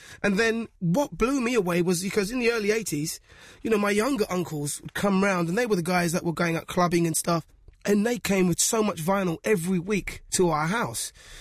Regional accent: London, United Kingdom; Originally hailed from South London.

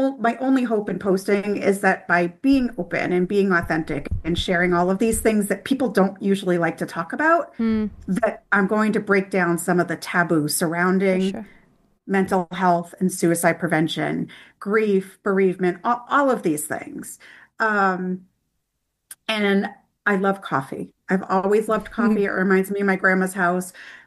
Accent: Boston, Massachusetts, United States; Like, we grew up in Boston and my brother loved the city.

